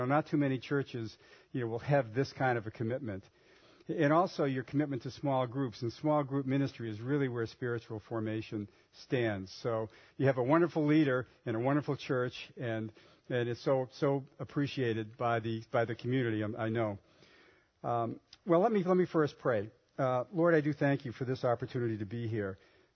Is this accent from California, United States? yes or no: no; Boston, Massachusetts, United States; accent: Boston; Now, I grew up in the Boston area. You might detect a little bit of a Boston accent still.